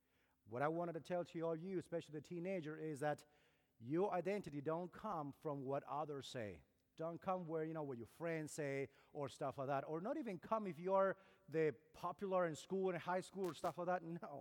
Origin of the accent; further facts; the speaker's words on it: Argentina; now in Costa Rica; I am originally from Argentina, but I live in Costa Rica. My wife is from Costa Rica.